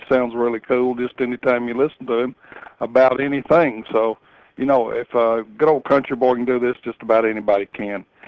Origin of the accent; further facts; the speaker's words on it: Kentucky/Tennessee, United States; accent: Kentucky, Tennessee; you'll notice that I'm from the Kentucky, Tennessee area. I have that accent, and I'm just a good old country boy, as they say around here.